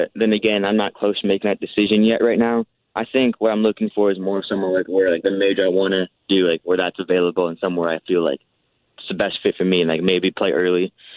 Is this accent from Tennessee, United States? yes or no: no; DeWitt, Michigan, United States; Well, I grew up in DeWitt, Michigan, so that's like 15 minutes from Michigan State's campus.